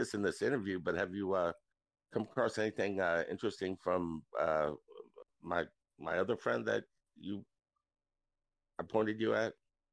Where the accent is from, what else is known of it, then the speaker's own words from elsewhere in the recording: New Orleans, Louisiana, United States; I'm from New Orleans, and they have those everywhere.